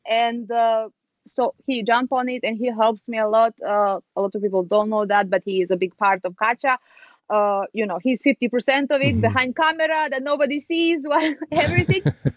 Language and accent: English; Serbia; English is a second language; moved away as an adult; now in United States; It's because I was born and I grew up in Serbia, actually. And I came to the United States 8 years ago.